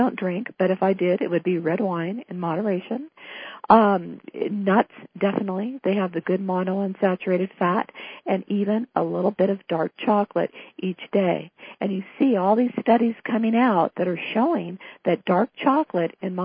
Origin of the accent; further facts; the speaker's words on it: San Francisco, California, United States; It's an underlying theme in this book because I'm from San Francisco, the Bay Area.